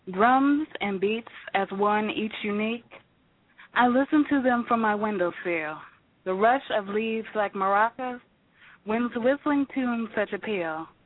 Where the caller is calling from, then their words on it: Cleveland, Ohio, United States; from Cleveland, Ohio.